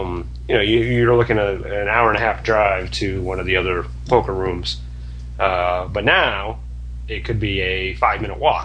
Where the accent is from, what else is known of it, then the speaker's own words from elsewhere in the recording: Columbus, Ohio, United States; Columbus, my hometown, in November.